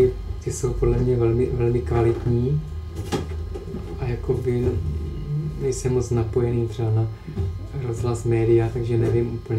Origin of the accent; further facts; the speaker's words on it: Moravian Slovakia, Czechia; velkou inspirací je pro mě můj rodný kraj Moravského Slovácka. Moje rodina, moje dětství na vesnici Moravské.